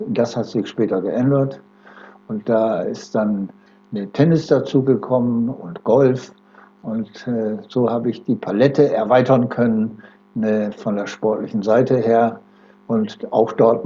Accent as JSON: {"language": "German", "town": "Oldenburg", "region": "Lower Saxony", "country": "Germany", "tie": "born there", "also_born_or_lived": "Delmenhorst", "said": "Ich bin geboren in Oldenburg 1938 und mich hat es dann verschlagen von Oldenburg in den Bereich nach Delmenhorst"}